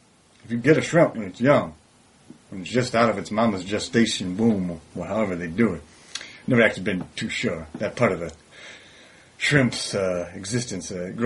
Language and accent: English; Detroit, Michigan, United States; born there; I was raised. I was born in Detroit.